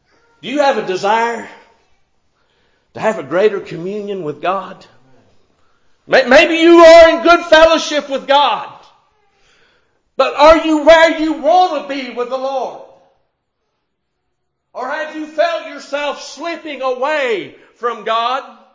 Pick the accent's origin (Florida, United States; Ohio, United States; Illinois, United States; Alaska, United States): Florida, United States; I can remember growing up in Florida, you know, we lived right next to the ocean.